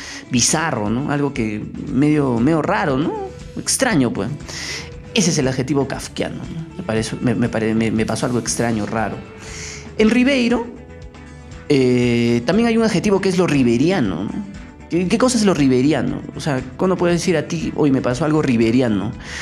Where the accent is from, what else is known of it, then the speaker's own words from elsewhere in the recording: Peru; ¿Cómo somos los peruanos?